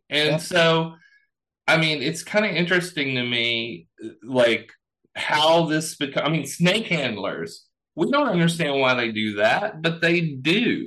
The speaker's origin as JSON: {"language": "English", "town": "Nashville", "region": "Tennessee", "country": "United States", "tie": "born or raised there", "said": "I'm from Tennessee and I know some of these people, is, you know, hillbillies. And you look at hillbillies and, you know, growing up in Nashville"}